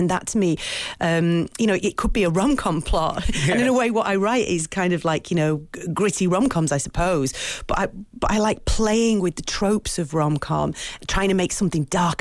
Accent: Manchester, North West England, United Kingdom; because I'm from Manchester, a city I know.

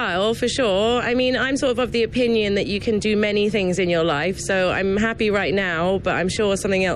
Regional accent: West Midlands, United Kingdom; I am from Shropshire, and I'm actually the only British crew member.

